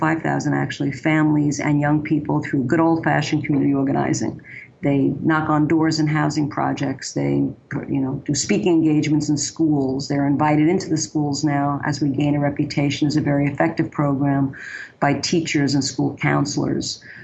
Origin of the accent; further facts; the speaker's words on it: Bronx, New York, United States; We started in the Bronx, New York, which you probably can tell from my accent is where I'm originally from.